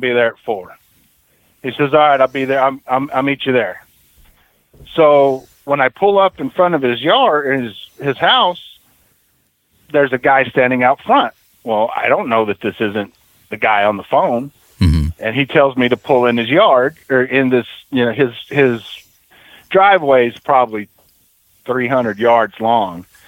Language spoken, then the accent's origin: English; El Paso, Texas, United States; And, you know, I grew up in El Paso, and, you know, it's nothing but desert.